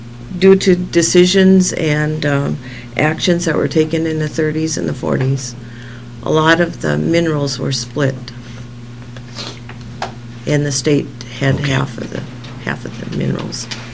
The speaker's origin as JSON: {"language": "English", "town": "Belfield", "region": "North Dakota", "country": "United States", "said": "I'm from Belfield."}